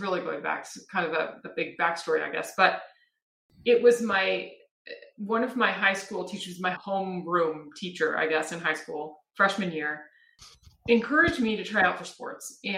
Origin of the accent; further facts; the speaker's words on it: Seattle, Washington, United States; also born or lived in Marin County; I am a Northwest girl. So I was born in Seattle. And my dad was actually a Chevron exec. So we moved every 7 years.